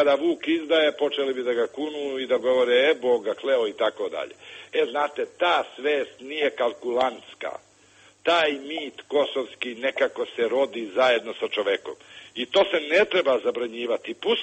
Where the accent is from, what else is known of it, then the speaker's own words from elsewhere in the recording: Herzegovina, Bosnia & Herzegovina; a odrastao sam u Hercegovini. Ja sam kao dete često u mom selu čitao jednu istu pesmu